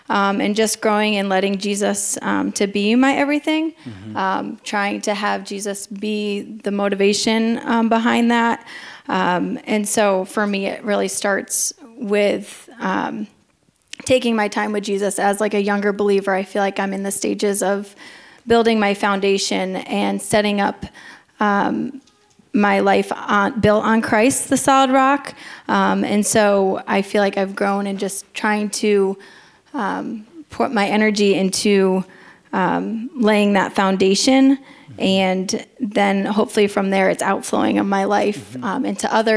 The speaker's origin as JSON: {"language": "English", "town": "Ellington", "country": "United States", "tie": "born or raised there", "said": "I'm 25 years old. I was born and raised here in Ellington."}